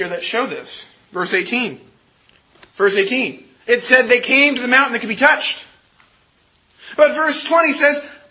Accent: California, United States; Growing up in Southern California, I still remember experiencing my first sizable earthquake as a relatively young child.

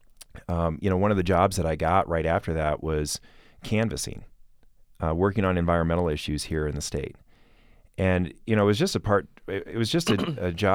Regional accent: Midwest, United States; And for me, growing up in the Midwest, surrounded by cornfields

